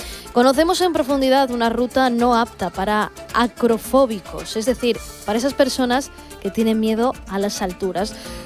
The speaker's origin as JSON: {"language": "Spanish", "town": "Málaga", "region": "Andalusia", "country": "Spain", "said": "los que somos de Málaga, pero también mucha gente de Andalucía"}